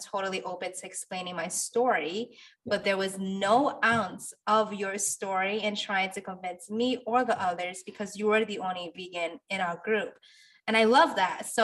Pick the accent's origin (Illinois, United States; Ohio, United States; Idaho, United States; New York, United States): New York, United States; New York City; I'm a New Yorker too. I also grew up in the LES, and I feel like we're definitely resilient creatures.